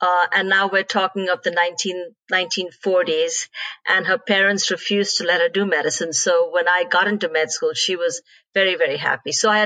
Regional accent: India; I grew up in India.

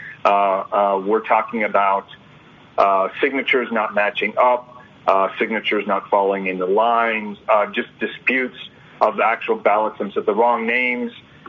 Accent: Pennsylvania, United States; In fact, in my home state of Pennsylvania, Republicans are suing

